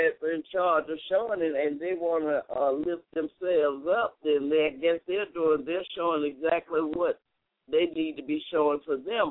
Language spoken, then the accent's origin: English; Mobile, Alabama, United States; Well, I was raised in Mobile, Alabama